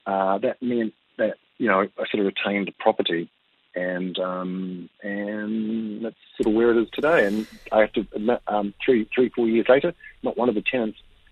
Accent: Kawerau, Bay of Plenty, New Zealand; I came from Kauro. I went for 6 years inside Tasman pulp and paper, so forestry is sort of in my blood.

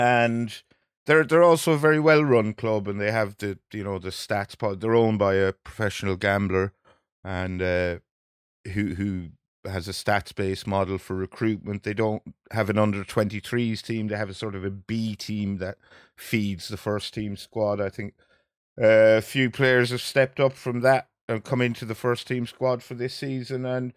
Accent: Birr, Leinster, Ireland; but if he's listening, he'll know who he is from my hometown of Birr.

